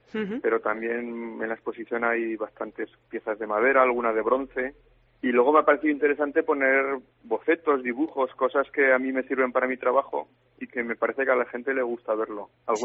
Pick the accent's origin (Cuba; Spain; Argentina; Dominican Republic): Spain; Zaragoza, Aragon; born there; yo soy nacido en Zaragoza, de padre soriano, mi familia es soriana desde desde mi tatarabuelo, que era merinero de estos de en Castilfrío y toda esa zona.